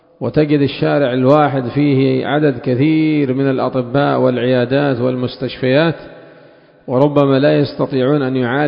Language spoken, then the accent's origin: Arabic; Yemen; وخاصة عندنا في اليمن